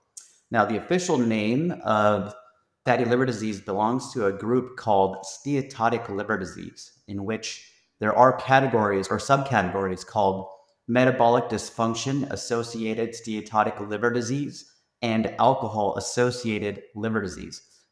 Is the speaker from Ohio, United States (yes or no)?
no; Salinas, California, United States; You know, I was born and raised in Salinas. I went through the public school system here in Salinas, California.